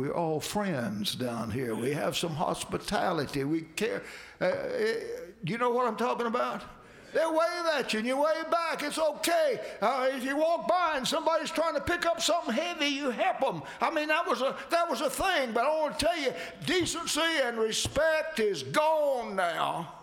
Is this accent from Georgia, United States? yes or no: yes; Georgia, United States; born there; Of course, I was born in Georgia